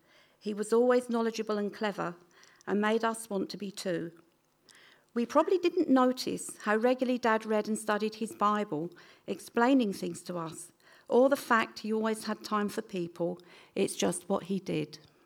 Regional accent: Bromley, London, United Kingdom; born there; In 1958, I was born in Bromley Maternity Home

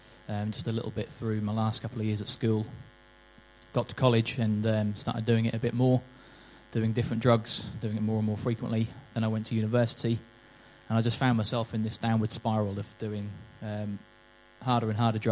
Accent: Goulburn, New South Wales, Australia; Actually, that's a lie, I wasn't born in Goulston. I was brought up in Goulston.

